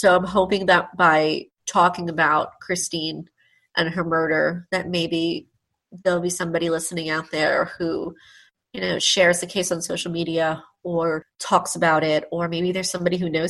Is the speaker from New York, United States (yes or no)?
yes; New York, United States; I remember it from growing up in Nassau County.